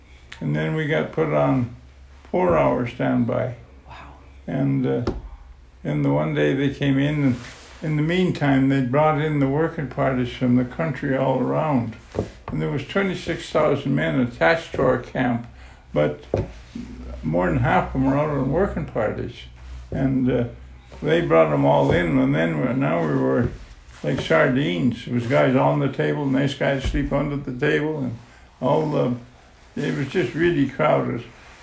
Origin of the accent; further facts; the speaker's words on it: Western Canada, Canada; and I came from Western Canada